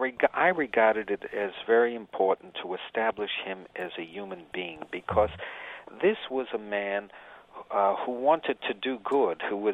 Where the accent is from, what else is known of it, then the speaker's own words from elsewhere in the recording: United States; Now, I say this as an American keenly aware that we haven't come to terms with the Vietnam War